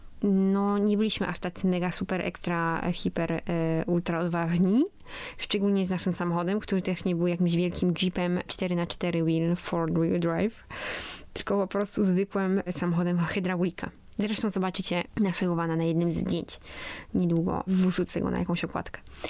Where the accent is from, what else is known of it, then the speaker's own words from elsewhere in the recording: Olsztyn, Warmian-Masurian Voivodeship, Poland; Bo jestem z Olsztyna, nie? A tam to nie ma takiego wiatru